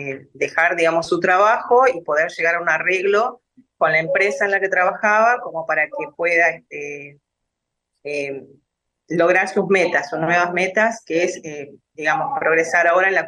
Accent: Buenos Aires, Argentina; now in Rosario, Argentina; me llevo lo mejor de acá de Rosario porque nosotras vinimos de Buenos Aires

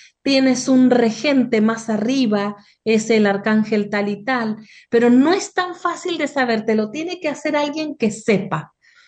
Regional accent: Mendoza, Argentina; yo soy de Mendoza, pero voy a Buenos Aires y me planto

